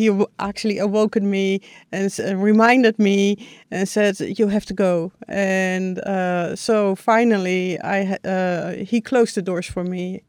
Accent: Netherlands; English is a second language; I'm from the Netherlands.

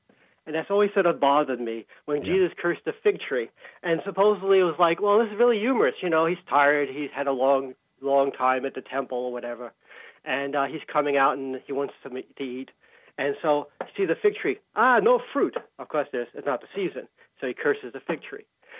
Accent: Levittown, New York, United States; I grew up in Levittown, Long Island.

